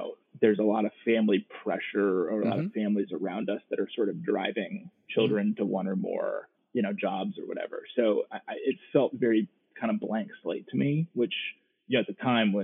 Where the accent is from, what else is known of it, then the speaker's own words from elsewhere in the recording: Florida, United States; also born or lived in Midwest; I grew up mostly in Florida and in the Midwest.